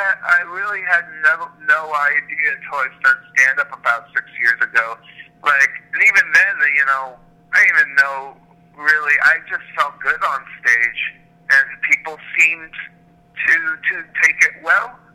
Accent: New Jersey, United States; Well, I'm from Jersey, too.

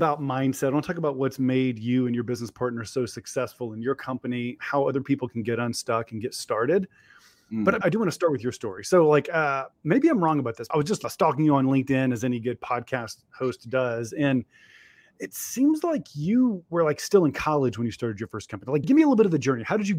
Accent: Columbus, Georgia, United States; One is this really hilarious, but also very wealthy guy that my brother and I worked for growing up in Columbus, Georgia.

